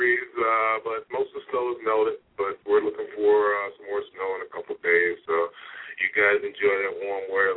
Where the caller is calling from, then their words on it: Detroit, Michigan, United States; I'm calling from Detroit, Michigan.